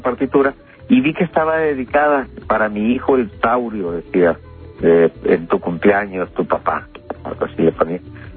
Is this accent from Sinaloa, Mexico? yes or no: yes; Culiacán, Sinaloa, Mexico; Entonces llegamos precisamente a mi tierra allá en Culiacán, Sinaloa.